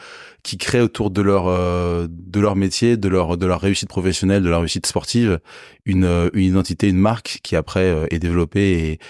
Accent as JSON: {"language": "French", "town": "Paris", "region": "Île-de-France", "country": "France", "tie": "born or raised there", "said": "Alors, j'ai grandi à Paris déjà. J'ai eu une enfance heureuse."}